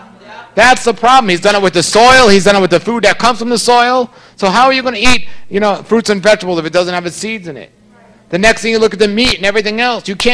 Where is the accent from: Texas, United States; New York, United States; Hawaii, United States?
New York, United States; New York City; For example, I'm from New York City.